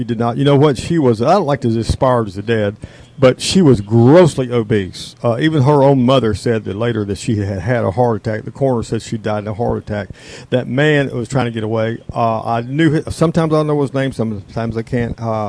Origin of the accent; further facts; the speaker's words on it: Memphis, Tennessee, United States; I grew up in the South fighting for my life in South Memphis.